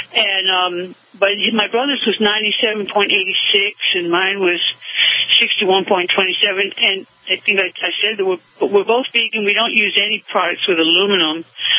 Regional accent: Asheville, North Carolina, United States; I'm from Asheville. I hope I see you all tomorrow.

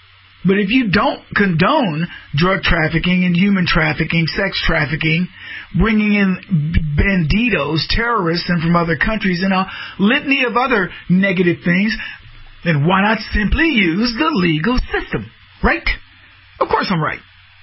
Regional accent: Texas, United States; I grew up in Texas.

